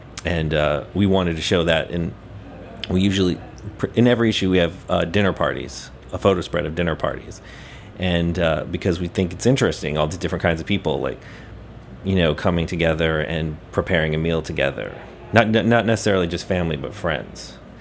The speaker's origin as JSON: {"language": "English", "town": "New Orleans", "region": "Louisiana", "country": "United States", "tie": "born or raised there", "said": "I grew up in New Orleans, and New Orleans is a very food city."}